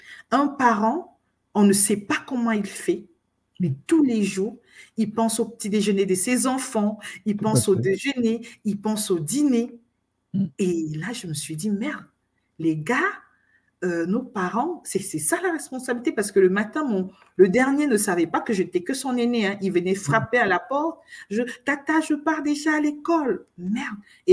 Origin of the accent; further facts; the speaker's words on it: Cameroon; C'est un peu ça mon enfance au Cameroun et j'ai commencé les petits commerces.